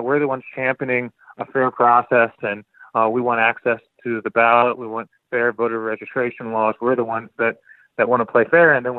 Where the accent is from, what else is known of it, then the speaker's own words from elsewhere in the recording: United States; It's shameful as an American.